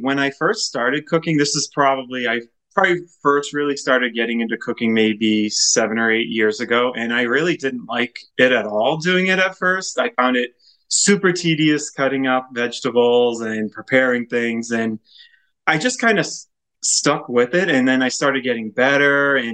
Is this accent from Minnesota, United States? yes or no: no; Melrose, Massachusetts, United States; as Ashley already said. I'm from Melrose, Mass, where I live here with my wife and three kids.